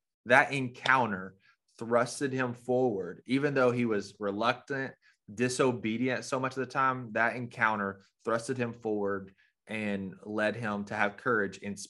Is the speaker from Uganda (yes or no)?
no; Arkansas, United States; like, maybe Rena and I grew up in Arkansas. I don't want to see snakes. I've seen a ton of snakes.